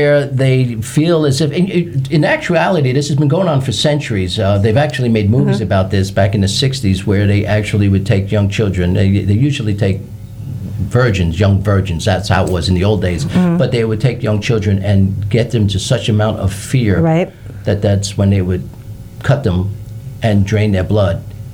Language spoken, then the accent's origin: English; New York City, New York, United States; So growing up in New York City, I'm from the South Bronx.